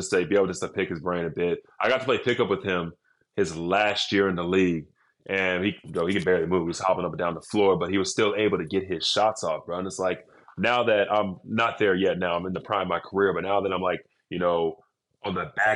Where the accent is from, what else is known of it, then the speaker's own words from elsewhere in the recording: Dallas, Texas, United States; I told you, I grew up in Dallas.